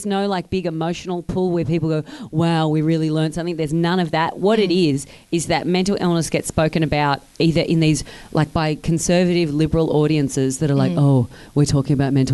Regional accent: Australia; I mean, obviously I'm Australian, so I speak the best English here.

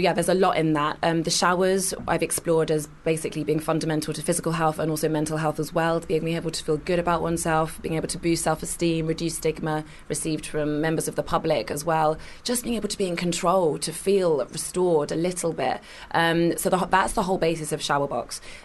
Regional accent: Kingston, London, United Kingdom; born there; I was born in Kingston in Surrey, went to uni, did all of that stuff

